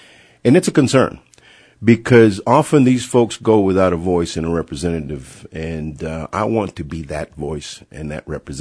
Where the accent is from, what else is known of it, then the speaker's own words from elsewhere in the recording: Lubbock, Texas, United States; Born and raised in Lubbock, Texas. Went to schools here, of course, and graduated from Lubbock High.